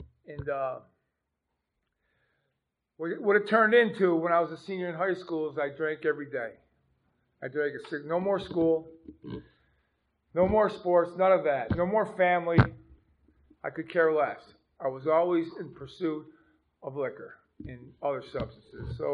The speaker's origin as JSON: {"language": "English", "town": "Buffalo", "region": "New York", "country": "United States", "moved": "as an adult", "lives_now": "Pennsylvania, United States", "said": "So I'm from New York. I came to Pennsylvania in 1983 via the Department of Corrections and been here ever since. I come from the south side of Buffalo"}